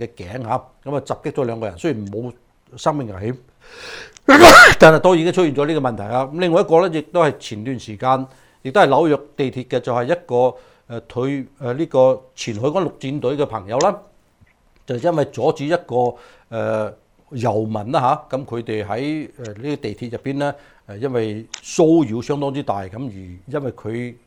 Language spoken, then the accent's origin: Cantonese; United States; 其實係要我哋美國人係需要知道嘅